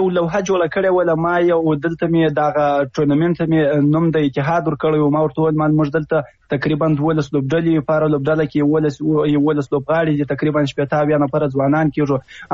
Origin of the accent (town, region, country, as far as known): Afghanistan